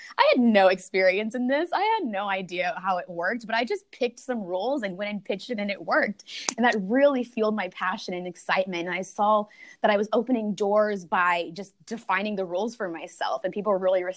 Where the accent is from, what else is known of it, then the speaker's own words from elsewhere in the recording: Dallas, Texas, United States; I was born and raised in Dallas.